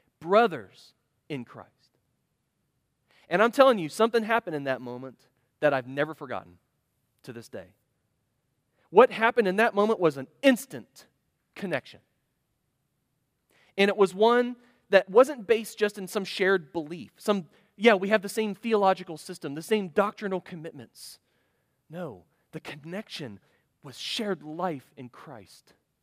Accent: United States; for me as an American, I like I've got my perimeter here, okay?

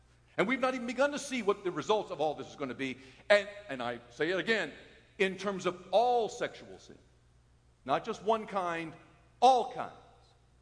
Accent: United States; I will not follow the establishment of my culture first. I'm an American.

